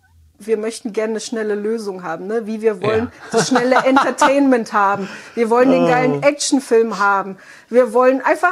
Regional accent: Baden-Württemberg, Germany; ich komme aus dem Südwesten, Schwabenland, das gelobte Land, Grüße nach Hause.

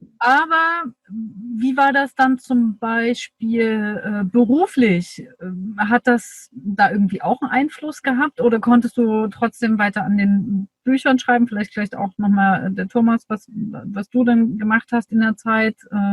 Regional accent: Dresden, Saxony, Germany; meine Heimatstadt Dresden

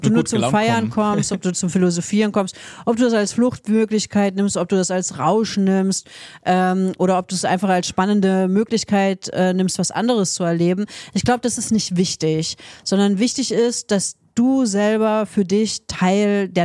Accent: East Germany, Germany; Also ich komme halt aus dem Osten. Ich bin halt in dem Alter, wo man irgendwie kein Englisch im Osten gelernt hat.

